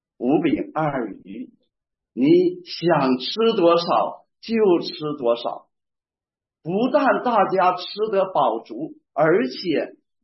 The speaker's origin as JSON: {"language": "Chinese", "town": "Shenyang", "region": "Liaoning", "country": "China", "said": "甜嘴麻舌的，这是东是我们沈阳话"}